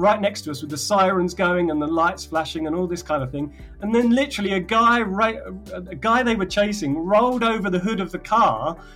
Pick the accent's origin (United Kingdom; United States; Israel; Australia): United Kingdom; England; born there; I live in the UK. I was born in England.